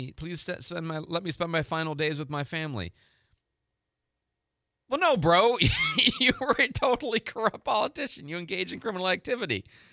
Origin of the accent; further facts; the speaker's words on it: Illinois, United States; I'm from Illinois.